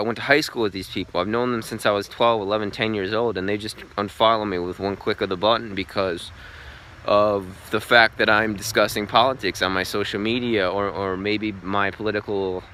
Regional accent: Wisconsin, United States; I'm from Wisconsin, by the way. … I'm 25, so I'm somewhat of a young buck still here.

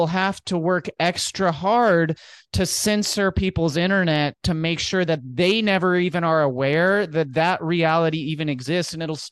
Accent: United States; So as an American, I was used to the Matrix cities, education and religious systems and government and stuff.

